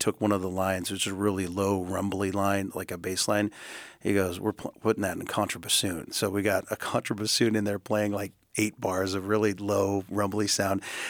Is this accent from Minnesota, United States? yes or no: no; Sitka, Alaska, United States; I'm from Sitka